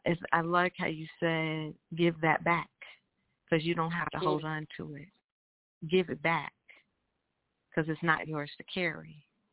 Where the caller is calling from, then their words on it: Humble, Texas, United States; I'm calling from Humble, Texas.